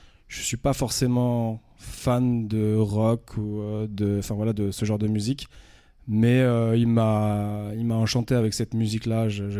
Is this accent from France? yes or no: yes; Paris, Île-de-France, France; also born or lived in Normandy / Évian; je suis un Parigo. Je ne suis pas né à Paris, mais je suis né en Normandie. J'ai grandi à Paris avec ma mère et mon père. Et puis, à l'âge de 22-23 ans, je dirais, j'ai rejoint le Chablais français du côté d'Évian